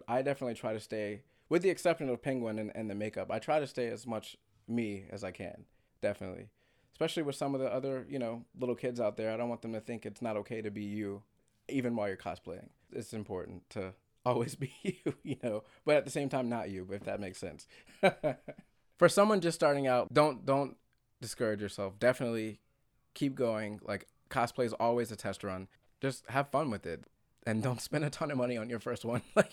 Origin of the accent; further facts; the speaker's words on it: Richmond, Virginia, United States; I am 31 and I'm from Richmond, Virginia.